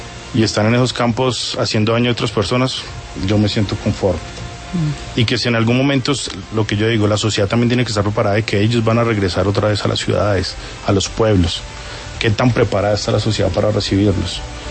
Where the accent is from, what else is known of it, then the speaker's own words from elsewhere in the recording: Bogotá, Colombia; Yo soy de acá de Bogotá, nunca salí a Bogotá